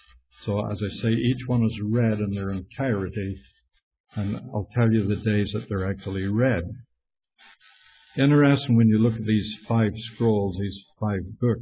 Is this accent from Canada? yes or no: no; Ireland; moved away; back in 92, I was in Ireland in my hometown having gospel meetings with one of the Irish preachers over there